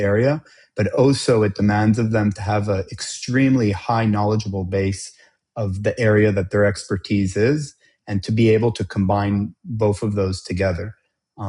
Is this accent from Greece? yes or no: no; Israel; I'm a dual citizen, Israeli and America, but born and raised in Israel.